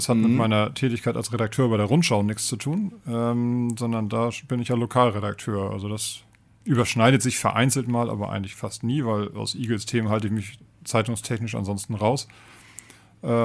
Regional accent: Schleswig, Schleswig-Holstein, Germany; Also ursprünglich komme ich ja aus Schleswig.

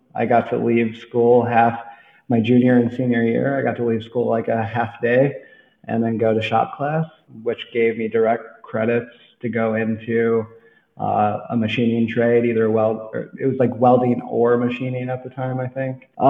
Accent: Illinois, United States; I grew up in the Rust Belt up out of Chicago. A lot of people had lost their jobs to globalization. My hometown had lost like roughly 70% of its manufacturing output in that decade.

